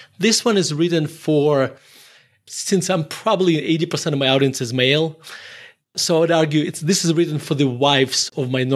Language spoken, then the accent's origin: English; Murmansk, Murmansk Oblast, Russia; So I grew up in Murmansk, Russia.